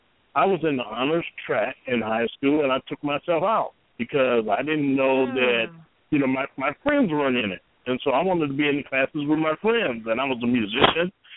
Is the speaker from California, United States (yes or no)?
yes; Watts, California, United States; I grew up in Watts